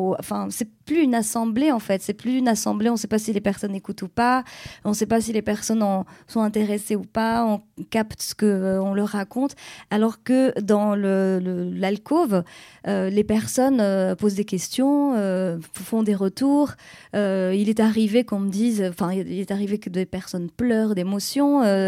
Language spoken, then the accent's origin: French; Morocco; d'abord je suis née au Maroc, j'ai grandi là-bas.